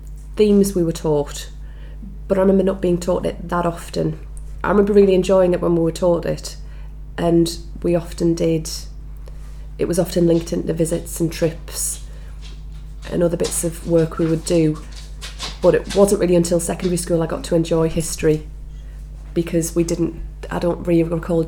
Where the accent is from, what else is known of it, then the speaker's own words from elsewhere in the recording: Washington, North East England, United Kingdom; also born or lived in Gateshead; My date of birth is 19/12/83. I was born in Gateshead and I lived in Washington, Tyne and Wear when I was a child.